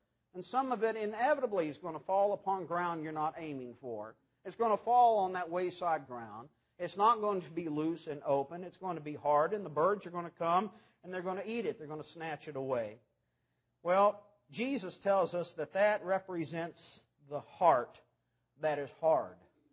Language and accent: English; Arkansas, United States; When we had a garden when I was growing up in Arkansas, I think the only thing that we grew successfully was rocks.